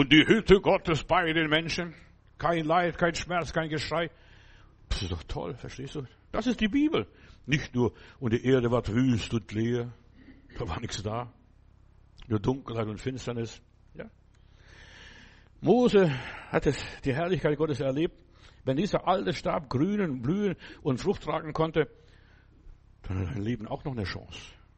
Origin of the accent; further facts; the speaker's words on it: Lithuania; Bei uns zu Hause in Litauen, wir haben nicht so Sprudel gehabt, was weiß ich, das ganze Zeug, was man heute hier trinkt.